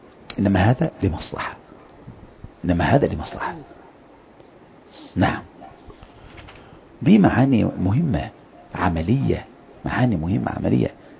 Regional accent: Egypt

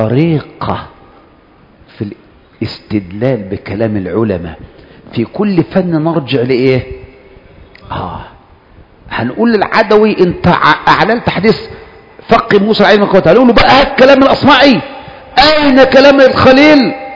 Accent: Egypt; انا مصر محدش يتهمني

